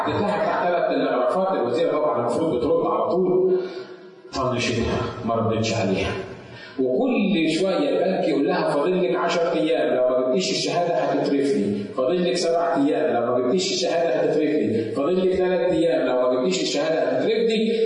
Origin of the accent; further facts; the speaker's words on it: Egypt; يعني واحده في الكنيسه عندنا في مصر قالت لي … انا في مشكله رهيبه